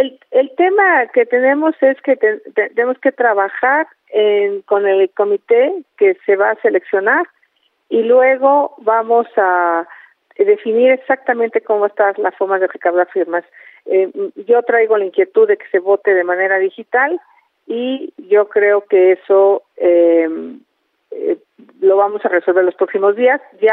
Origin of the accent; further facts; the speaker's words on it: Hidalgo, Mexico; más allá de dónde nací y dónde crecí, que nací en el Valle del Mezquital, en el estado de Hidalgo